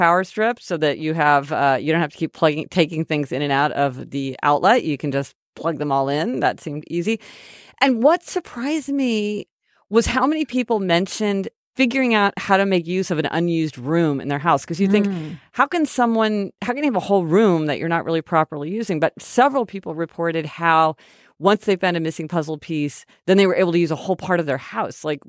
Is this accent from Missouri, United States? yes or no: yes; Kansas City, Missouri, United States; We're from Kansas City, Missouri, but, you know, love a fellow Kansas Cityan.